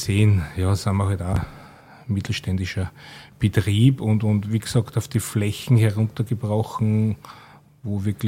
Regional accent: Lower Austria, Austria; Und ich bin ein gebürtiger Wachauer.

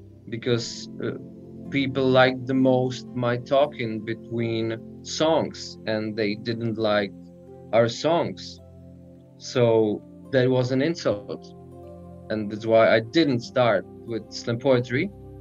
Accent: Sokolov, Karlovy Vary Region, Czechia; English is a second language; now in Pilsen, Czechia; I'm from Sokolov. In German, it's Falkenau an der Eger, and it was Sudeten, London. So I am a Sudeten boy

